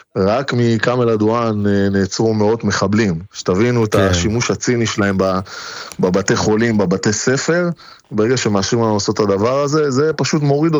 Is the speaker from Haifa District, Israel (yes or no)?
no; Oranit, Judea and Samaria Area, Israel; באורנית, בשומרון.